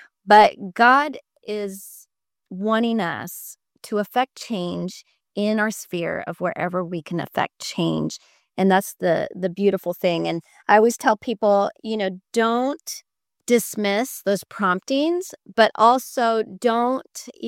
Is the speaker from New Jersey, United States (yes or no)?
no; Texas, United States; In my hometown in Texas, I went to the local social welfare office and I told them what I do in Africa.